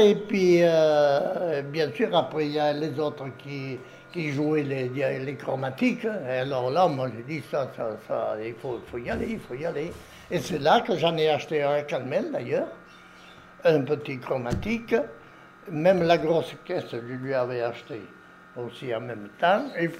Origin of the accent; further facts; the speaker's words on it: Loucha, Occitanie, France; De Loucha, à côté de Martel.